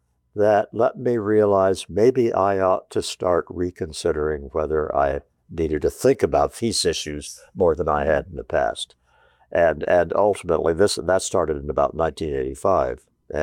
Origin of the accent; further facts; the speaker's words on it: Newton, Iowa, United States; I'm 18 years old. I grew up in Newton, Iowa. I go off to Harvard, bright lights in the big cities from Newton, Iowa.